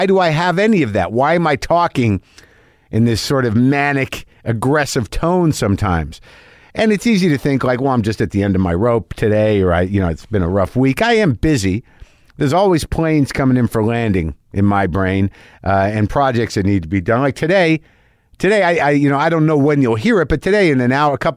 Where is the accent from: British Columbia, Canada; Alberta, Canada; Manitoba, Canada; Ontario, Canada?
Ontario, Canada; Sudbury; I'm from Canada, specifically a small town called Sudbury.